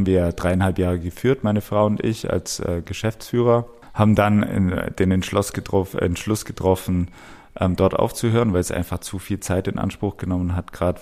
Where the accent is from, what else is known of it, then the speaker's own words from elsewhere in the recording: Ulm, Baden-Württemberg, Germany; Also ich bin in Ulm geboren, in der Frauenklinik, bin stolzer Ulmer, bin aufgewachsen in Ulm-Jungingen und habe da auch Fußball gespielt, habe natürlich eine wunderschöne Kindheit da verbracht, war in der Schule, in der Elli-Heuss-Realschule, habe da meinen Abschluss gemacht und bin dann erst ins Allgäu.